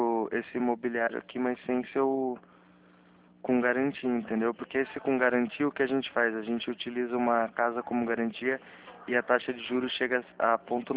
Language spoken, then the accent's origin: Portuguese; Sorocaba, São Paulo, Brazil; Não, eu sou de Sorocaba.